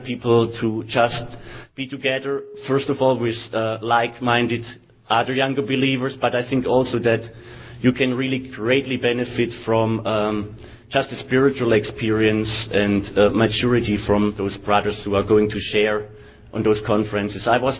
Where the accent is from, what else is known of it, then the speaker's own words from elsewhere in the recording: Texas, United States; accent: Texan; He was referring to my Texan accent, as you can hear. It's actually pretty southern.